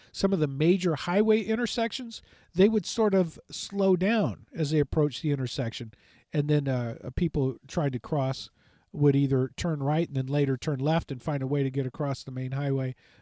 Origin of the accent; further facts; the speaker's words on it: California, United States; also born or lived in Virginia; where I'm from California originally and then Virginia, is I was in Virginia after Hurricane Isabel.